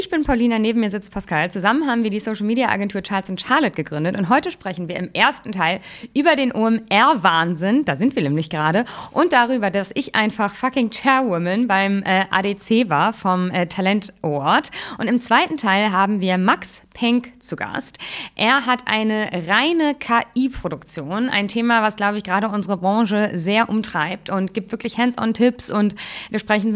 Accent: Hamburg, Germany; Ich komme ja aus Hamburg, ich bin auf der langen Reihe aufgewachsen.

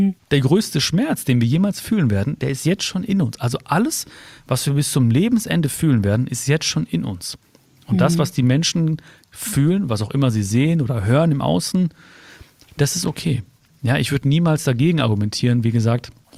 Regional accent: North Rhine-Westphalia, Germany; Und ich bin halt hier geboren zwischen oder mit zwei Kulturen. Ja, ich bin auf der Straße sozusagen des Ruhrgebiets geboren und aufgewachsen und zu Hause war die indische Kultur.

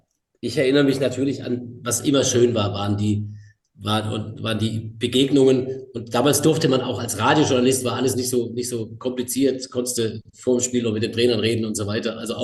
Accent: Pforzheim, Baden-Württemberg, Germany; in meiner Heimatstadt in Pforzheim, in der Aufstiegsrelegation

